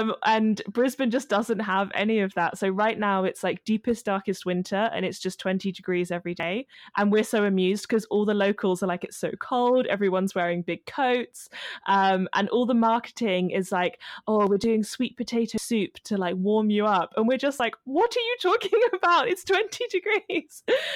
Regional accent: England, United Kingdom; Yeah. I'm British originally.

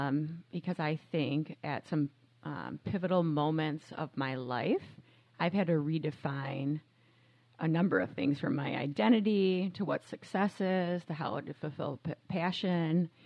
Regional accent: Clinton Township, Michigan, United States; Clinton Township, Michigan.

